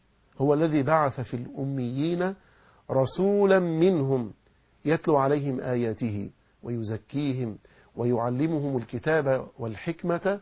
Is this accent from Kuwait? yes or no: no; Egypt; وما يجري في بلادنا مصر الحبيبة